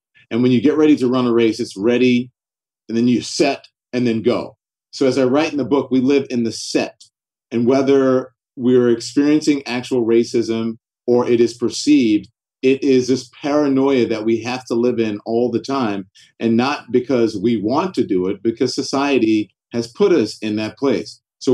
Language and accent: English; United States; It's because of growing up in America. It's because of the history of this country.